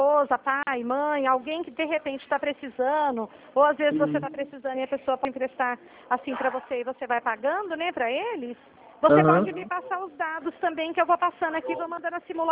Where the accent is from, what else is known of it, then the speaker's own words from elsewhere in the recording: Dracena, São Paulo, Brazil; Eu sou da cidade de Dracena.